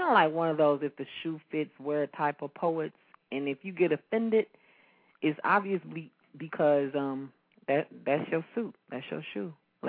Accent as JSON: {"language": "English", "region": "Midwest", "country": "United States", "lives_now": "Fairborn, United States", "said": "I'm from the Midwest, so I'm a spoken word artist."}